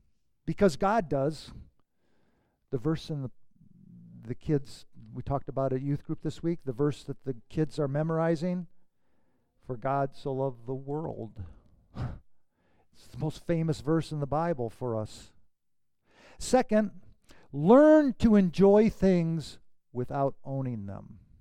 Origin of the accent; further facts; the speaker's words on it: Detroit, Michigan, United States; I grew up in Detroit and she grew up in Seattle.